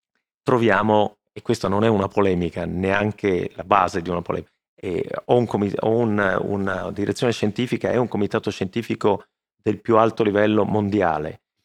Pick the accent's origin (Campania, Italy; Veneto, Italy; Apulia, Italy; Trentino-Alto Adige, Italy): Veneto, Italy; intanto sono veneto, è una famiglia di produttori di vino da un sacco di anni